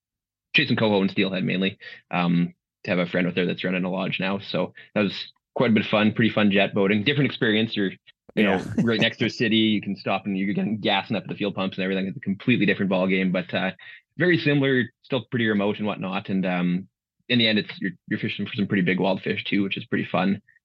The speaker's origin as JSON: {"language": "English", "region": "Saskatchewan", "country": "Canada", "tie": "born or raised there", "said": "I'm born and raised in Saskatchewan, Canada. I lived here my whole life. Worked kind of all over, mostly in Saskatchewan, but I've done some work in the Northwest Territories as well."}